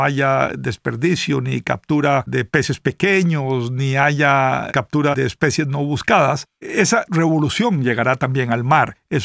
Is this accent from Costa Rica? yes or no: yes; Costa Rica; Conozco ejemplos de producción, digamos, en mi país, Costa Rica, de café CO2 neutral en las montañas de Dota